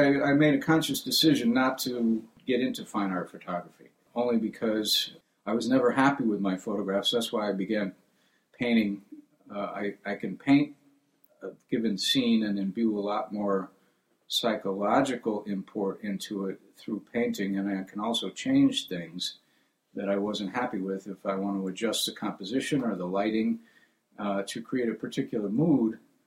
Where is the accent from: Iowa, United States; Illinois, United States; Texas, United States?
Iowa, United States; born there; also born or lived in Albuquerque, New Mexico; Well, not exactly. I was born in Iowa. We moved from there to Albuquerque, New Mexico.